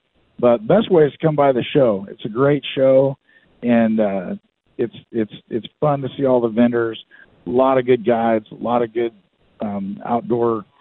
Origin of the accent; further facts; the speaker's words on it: Cottage Grove, Oregon, United States; now in Salem, United States; I am originally from Cottage Grove, currently live in Salem, and operate mostly out of Winchester Bay.